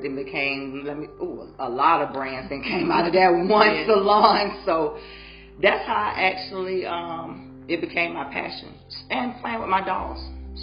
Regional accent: Tallahassee, Florida, United States; also born or lived in Polk County; I'm from Tallahassee, Florida, but originally from Polk County, but I was raised here in Tallahassee

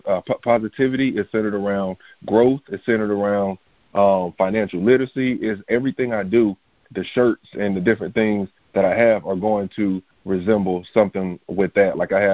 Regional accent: Tallahassee, Florida, United States; I'm from Tallahassee. Went to FAMU, as you know, ex-athlete.

